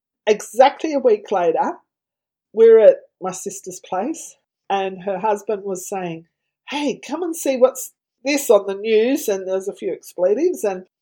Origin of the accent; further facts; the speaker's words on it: Tasmania, Australia; Tasmania, my home state